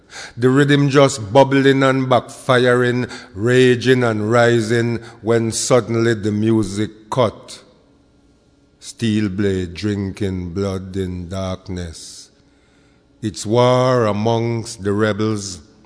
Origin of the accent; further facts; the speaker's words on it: London, United Kingdom; Now, as a youngster growing up in London, I was very fortunate in having as my mentors 2 remarkable West Indian men.